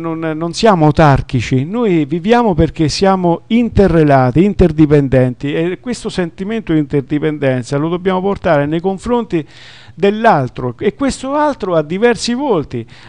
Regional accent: Umbria, Italy; ci tengo perché sono umbro

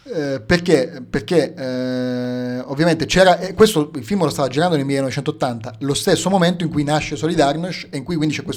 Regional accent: Poland; non solo da regista che ha fatto un film sul Papa, ma anche da polacco

